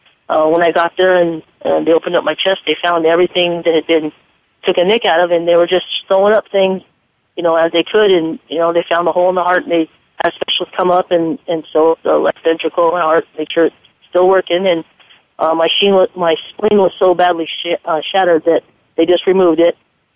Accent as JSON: {"language": "English", "region": "Arizona", "country": "United States", "tie": "born or raised there", "lives_now": "California, United States", "said": "Well, what happened is that my mom was in Arizona, because I was raised in Arizona, and I was in, obviously, California."}